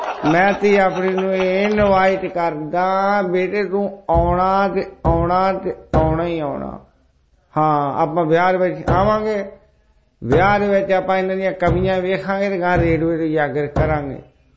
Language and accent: Punjabi; Tashpur, Punjab, India; ਤਾਸ਼ਪੁਰ ਸਾਡਾ ਪਿੰਡ ਆ, ਤਾਸ਼ਪੁਰ ਪਿੰਡ ਤਹਿਸੀਲ ਸਾਡੀ ਸੁਲਤਾਨਪੁਰ ਲੋਧੀ ਜ਼ਿਲ੍ਹਾ ਕਪੂਰਥਲਾ ਦੇ ਡਾਕਖਾਨਾ ਰਾਮਪੁਰ ਜੀ ਨੇ